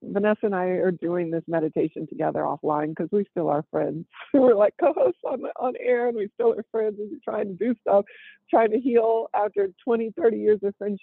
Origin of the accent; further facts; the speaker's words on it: California, United States; I'm originally from California. People don't know that.